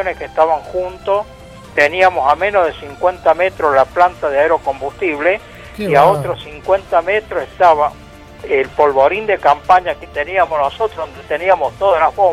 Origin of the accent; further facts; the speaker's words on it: Argentina; creo que era mi deber como argentino y como soldado hacer lo que hice.